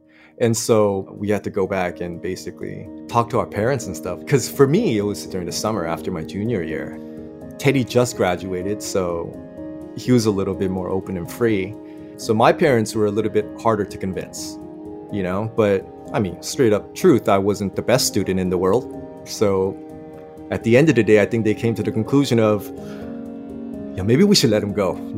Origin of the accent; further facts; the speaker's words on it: United States; And when I first got there, you know, I'm from the States.